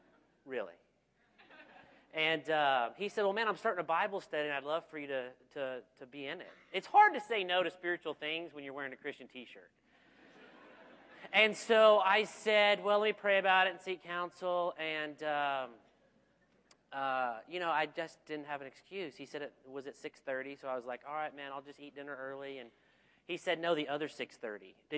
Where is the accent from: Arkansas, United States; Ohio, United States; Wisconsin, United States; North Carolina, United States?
Arkansas, United States; I am from Arkansas. We invented Walmart. You're welcome.